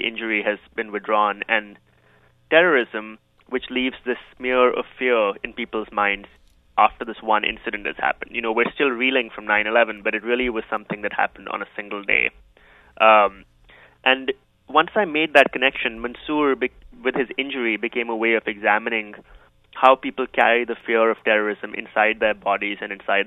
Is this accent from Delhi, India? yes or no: yes; Delhi, India; all these bombs that were going off in the 90s when I was growing up in Delhi.